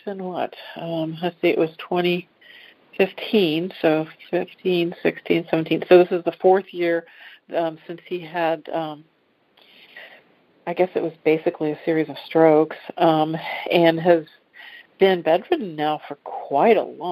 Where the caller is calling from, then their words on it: Dayton, Ohio, United States; I'm calling from Dayton, Ohio.